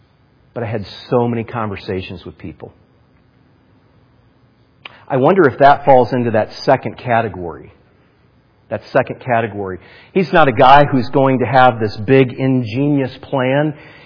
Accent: Canton, Ohio, United States; I grew up in Canton, Ohio. I was a football head all my life.

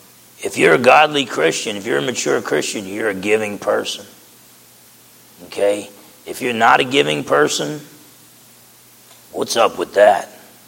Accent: New Jersey, United States; I'm a pessimist. I'm from Jersey.

